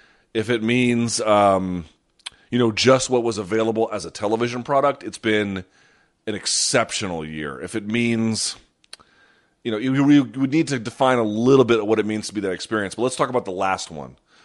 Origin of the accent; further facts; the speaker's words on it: New Delhi, Delhi, India; born there; But, yes, I was born in New Delhi, India. My sister was born in Beirut, and my brother was born in Paris. All of us, all over the world.